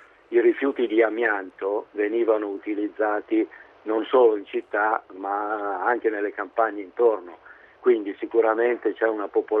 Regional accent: Milan, Lombardy, Italy; Per esempio io sono di Milano, quindi in Lombardia

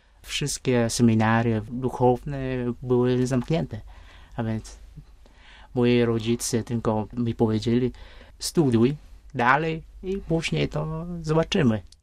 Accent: Vietnam; Polish is a second language; moved away as an adult; also born or lived in Tula, Russia; now in Poland; Wyjechałem z Wietnamu w 1989 roku. I to wyjechałem nie do Polski, ale do Rosji na wyższe studia. Do miasta Tuły, mniej więcej 200 km na południe od Moskwy.

